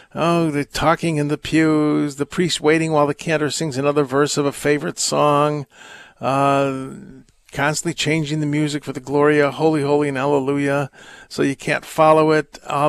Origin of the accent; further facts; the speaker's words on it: United States; And I said, you know, we're American tourists.